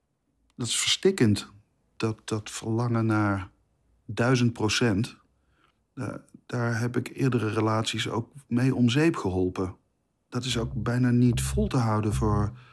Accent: Roosendaal, North Brabant, Netherlands; Ik ben geboren in Roosendaal en ben opgegroeid in Brabant, West-Brabant.

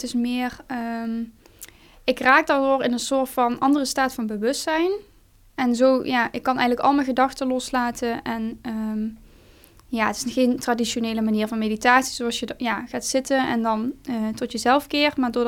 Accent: Helmond, North Brabant, Netherlands; uit Helmond en ik mag deze week in het Opium Atelier werken.

